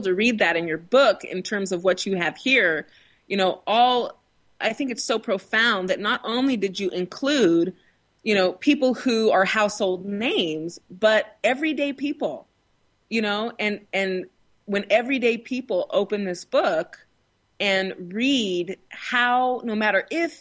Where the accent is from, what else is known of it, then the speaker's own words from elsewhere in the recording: Washington, United States; And so I endeavored to create something like that here in my hometown without any means in the beginning